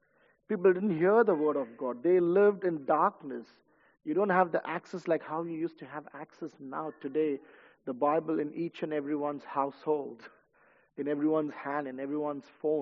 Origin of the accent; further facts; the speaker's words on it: India; because I grew up in India, that was my first exposure going outside India.